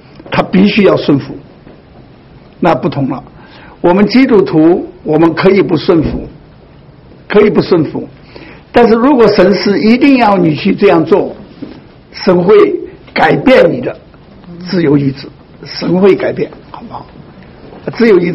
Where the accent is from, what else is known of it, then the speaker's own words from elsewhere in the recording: Sichuan, China; 我父亲呢就把这个钱呢兑到四川去，我是四川人